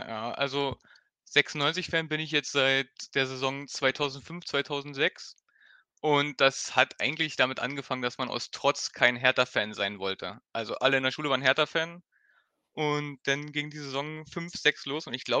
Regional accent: Brandenburg, Germany; accent: Berlin; Aber tatsächlich komme ich aus dem wunderschönen Land Brandenburg, so ja eine Stunde südlich von Berlin, aus einer Kleinstadt in Teltow-Fleming. Aus Jüterbock.

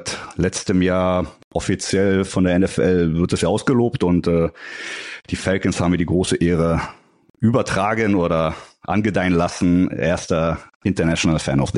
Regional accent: Berlin, Germany; Ja, ich bin Berliner.

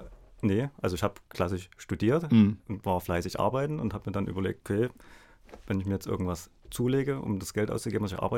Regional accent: Dresden, Saxony, Germany; Also ich komme aus Dresden.

